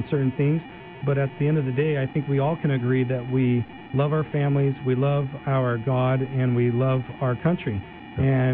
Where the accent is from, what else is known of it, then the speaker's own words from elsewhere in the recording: United States; it kind of it communicates the feelings that I have as an American.